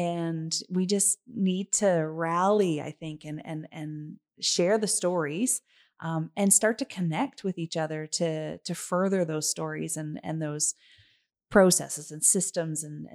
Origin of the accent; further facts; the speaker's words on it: East Coast, Canada; also born or lived in Ontario; now in Alberta, Canada; So I moved here about 13 years ago, and I'm from the East Coast. And then I did some schooling in Ontario and lived in Toronto. And then we moved here.